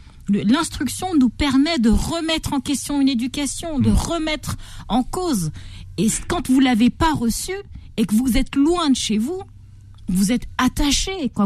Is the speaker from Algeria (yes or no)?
no; France; moi je suis née en France, j'ai grandi, j'ai eu la chance d'aller à l'école.